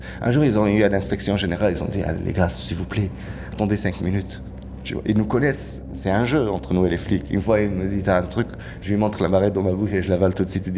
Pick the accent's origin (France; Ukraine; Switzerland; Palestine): Palestine; Jerusalem; Je suis palestinien de Jérusalem-Est, la partie qui est toujours occupée par Israël. Je suis apatride, réfugié sur ma propre terre.